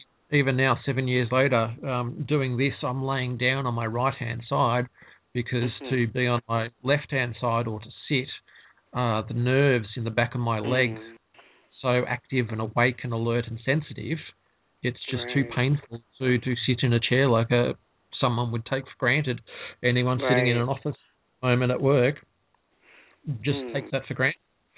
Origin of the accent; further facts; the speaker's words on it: Australia; But certainly as an Aussie male, it's lik